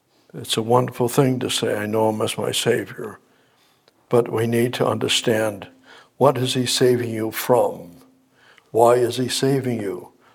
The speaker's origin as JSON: {"language": "English", "town": "Boston", "region": "Massachusetts", "country": "United States", "tie": "born or raised there", "said": "I was raised up in Boston area, and Methodist Church and Methodism, traditional."}